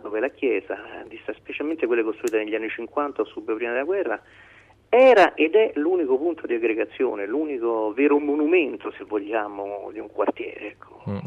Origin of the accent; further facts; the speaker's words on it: Rome, Lazio, Italy; rispetto alle bellezze artistiche che abbiamo nella nostra città, quindi diciamo è un'opera dedicata scritta da un romano per i romani.